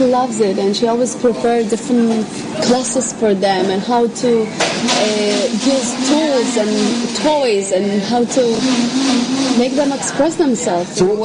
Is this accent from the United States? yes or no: no; Ashdod, Southern District, Israel; Yeah, I grew up in Ashdod.